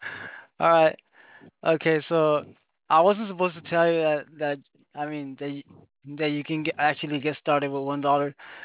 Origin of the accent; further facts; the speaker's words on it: Phoenix, Arizona, United States; now in Florida, United States; Oh, okay. Well, I'm from Phoenix. It's called Maricopa County.